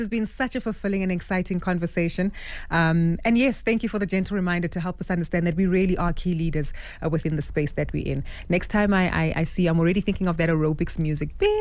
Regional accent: South Africa; And also even for us as South African, you know, citizens, really, that we all should prioritize our health

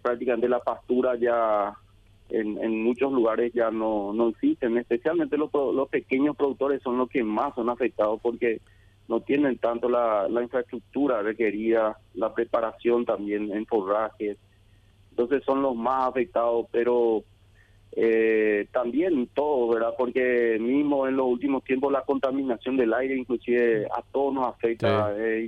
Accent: Paraguay; como buenos paraguayos que somos, estamos tratando de aguantar esto

